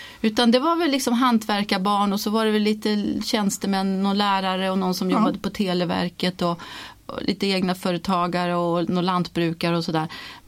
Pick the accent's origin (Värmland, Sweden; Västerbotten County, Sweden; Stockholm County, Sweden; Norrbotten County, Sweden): Värmland, Sweden; Karlstad; En mil utanför Karlstad ungefär. Och där är jag uppvuxen.